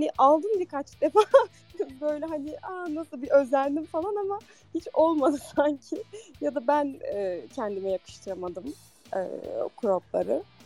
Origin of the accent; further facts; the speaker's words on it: Diyarbakır, Diyarbakır Province, Turkey; ben Diyarbakır'da yaşıyorum. Diyarbakırlıyım. Hemşireyim burada.